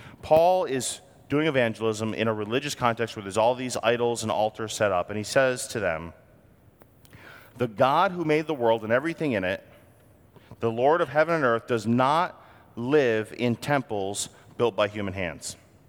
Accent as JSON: {"language": "English", "region": "New England", "country": "United States", "tie": "born or raised there", "said": "I grew up in New England, liberal New England, crazy left-wing liberal New England."}